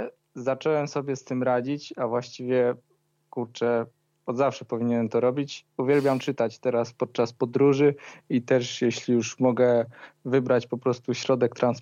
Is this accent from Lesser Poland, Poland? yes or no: yes; Skała, Lesser Poland, Poland; mieszkam tutaj od urodzenia i z tym miejscem czuję się silnie związany.